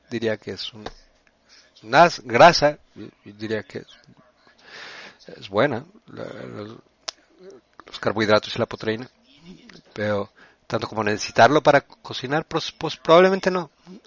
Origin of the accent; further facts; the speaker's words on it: Italy; moved away; Yo nací en Italia y crecí ahí, pero vine a este país hace mucho tiempo.